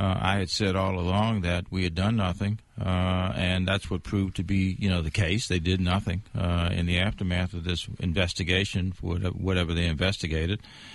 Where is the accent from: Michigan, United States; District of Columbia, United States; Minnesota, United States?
District of Columbia, United States; Washington; I'm born and raised in the District of Columbia.